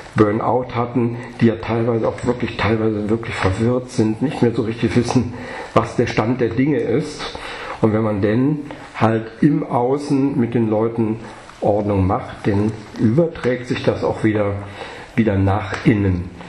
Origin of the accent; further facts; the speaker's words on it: Rhineland, Germany; Ich bin Rheinländer.